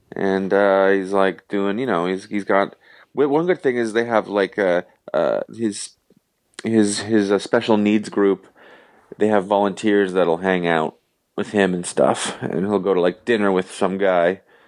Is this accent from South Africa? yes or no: no; Ottawa, Ontario, Canada; I'm from Ottawa.